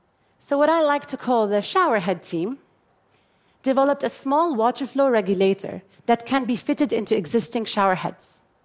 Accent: Jordan; I grew up in Jordan, a water-poor country that has experienced absolute water scarcity since 1973.

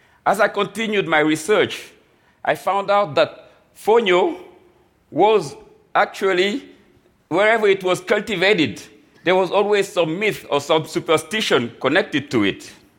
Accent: Dakar, Senegal; now in United States; I was born and raised in Dakar, Senegal, and through a combination of accident and cosmic justice, became a chef in the U.S.

